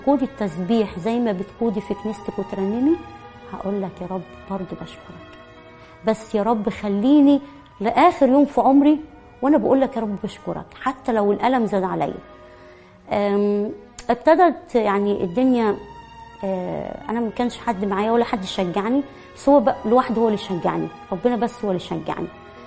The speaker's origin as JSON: {"language": "Arabic", "town": "Asyut", "region": "Asyut Governorate", "country": "Egypt", "said": "والدكتور ده كان مشهور عندنا في اسيوط"}